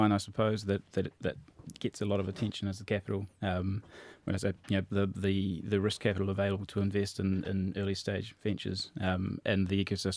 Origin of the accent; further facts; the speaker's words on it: New Zealand; also born or lived in Silicon Valley, United States; I'm a New Zealander and still passionate about space back there. I've spent some time over in Silicon Valley, lived there for 12, 13 months.